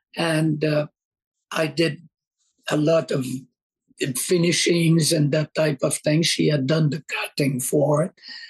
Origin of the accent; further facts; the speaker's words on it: Quebec City, Quebec, Canada; born there; I'm French Canadian. I was born in Quebec City.